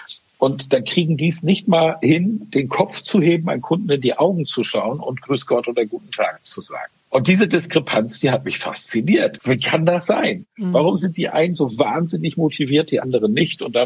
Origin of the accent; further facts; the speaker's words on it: Northern Germany, Germany; Jetzt bin ich Norddeutscher, wie man so ein bisschen